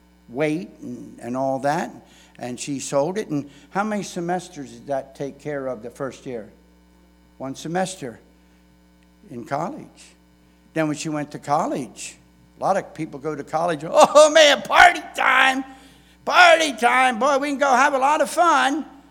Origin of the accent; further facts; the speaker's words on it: United States; born there; I still am so thankful I was born in America.